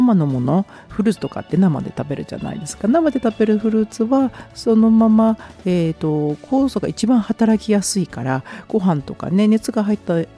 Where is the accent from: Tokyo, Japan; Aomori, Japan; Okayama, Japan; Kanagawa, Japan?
Okayama, Japan; さすがにね私岡山県出身でございますので、やはりこの時期一番美味しいのは白桃ですよね。